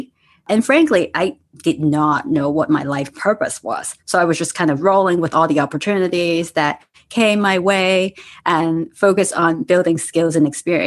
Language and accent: English; Hong Kong; I was born and raised in Hong Kong in the 80s.